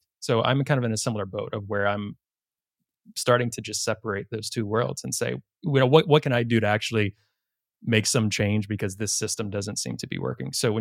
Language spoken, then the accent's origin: English; Virginia, United States; I'm from Virginia myself, so similar lineage.